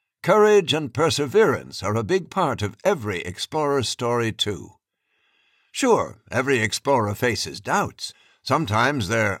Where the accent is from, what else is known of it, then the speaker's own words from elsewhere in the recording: Harlem, New York, United States; As a young girl growing up in Harlem and New York, USA, I did not know that I would reach the North and South Poles in my 70s